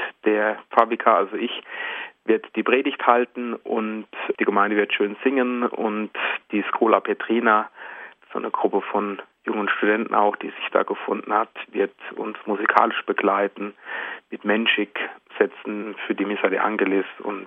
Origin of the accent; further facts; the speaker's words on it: Aschaffenburg, Bavaria, Germany; Also ich habe mittlere Reife gemacht in Aschaffenburg, wo ich herkomme, und bin dann nach Bamberg gegangen.